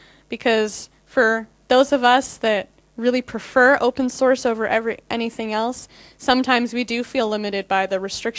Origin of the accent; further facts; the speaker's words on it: Colorado, United States; I'm from Colorado. Hey, I'm not complaining.